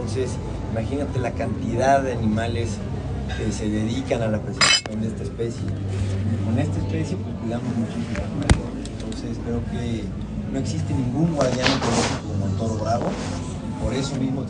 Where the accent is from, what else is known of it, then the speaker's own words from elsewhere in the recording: Mexico; es parte de nuestra tradición como mexicanos.